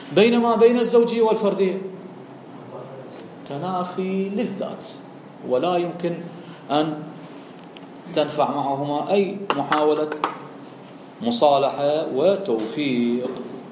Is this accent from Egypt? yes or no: no; Iraq; نحن عندنا بالعراق